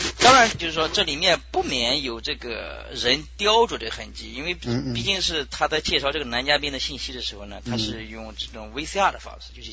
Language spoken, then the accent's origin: Chinese; China; 我们中国人